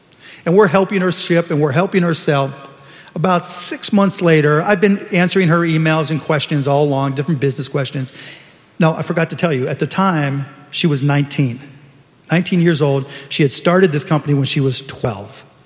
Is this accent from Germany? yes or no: no; Pittsburgh, Pennsylvania, United States; Her name was Lani Lazzari from my hometown of Pittsburgh.